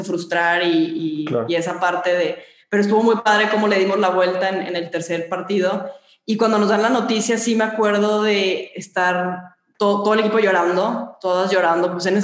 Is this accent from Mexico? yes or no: yes; Monterrey, Nuevo León, Mexico; Así somos las regias.